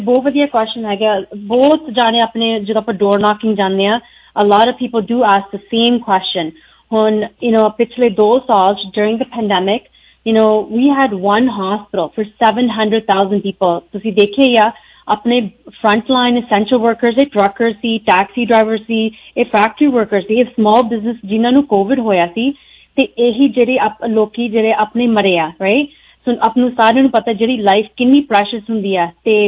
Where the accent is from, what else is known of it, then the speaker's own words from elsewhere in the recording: Brampton, Ontario, Canada; ਮੈਂ ਤੁਹਾਡੀ NDP candidate Brampton West ਤੋਂ, ਮੈਂ ਬ੍ਰੈਂਪਟਨ ਵਿੱਚ ਹੀ ਜੰਮੀ ਪਾਲੀ ਆ।